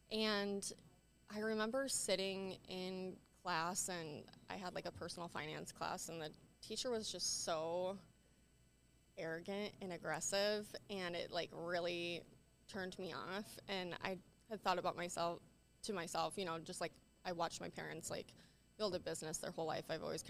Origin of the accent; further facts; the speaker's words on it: Iowa, United States; now in Minneapolis, United States; I am actually originally from Iowa, but I live in Minneapolis, Minnesota currently.